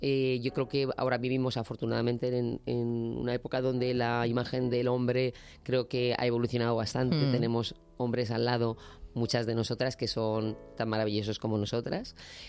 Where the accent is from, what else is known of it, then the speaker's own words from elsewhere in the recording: Granada, Andalusia, Spain; a Granada voy mucho. Es mi ciudad natal, es una ciudad donde tengo una gran parte de mi familia